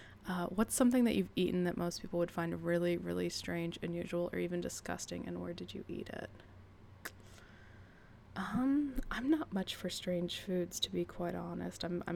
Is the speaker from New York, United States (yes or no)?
no; San Antonio, Texas, United States; So I grew up in South Texas, San Antonio specifically